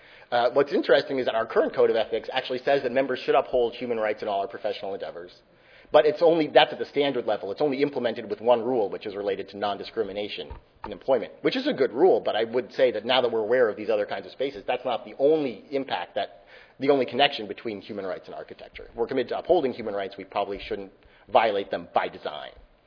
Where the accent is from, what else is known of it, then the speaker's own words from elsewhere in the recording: California, United States; I'm from California. We probably have the most restrictive system.